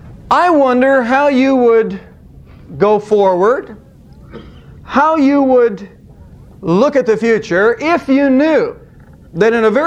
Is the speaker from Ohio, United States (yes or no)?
yes; Savannah, Ohio, United States; My hometown was Savannah, Ohio.